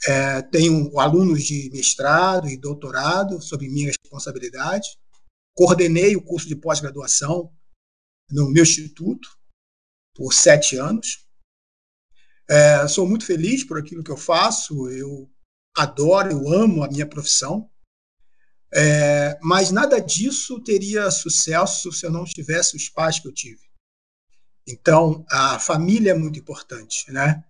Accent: Duque de Caxias, Rio de Janeiro, Brazil; Bom, eu sou nascido e criado em Duque de Caxias, estudei em escola pública boa parte da minha vida.

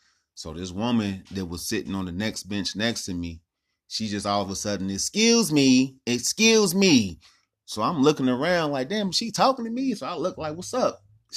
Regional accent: Ohio, United States; And I tell him, like, I'm from Ohio.

